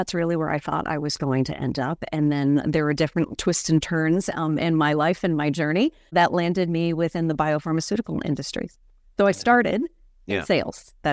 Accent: New Hampshire, United States; now in North Carolina, United States; But yes, I hail from New Hampshire, though I am a New England girl at roots, but I live currently now in North Carolina.

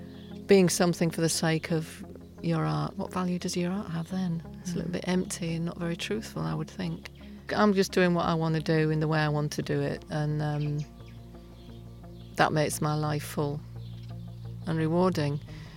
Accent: Hull, Yorkshire and the Humber, United Kingdom; Born and bred in Hull, it was a tough city.

